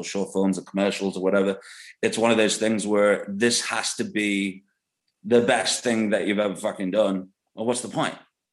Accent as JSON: {"language": "English", "region": "England", "country": "United Kingdom", "tie": "born or raised there", "said": "so in like the late 80s, early 90s, growing up in England"}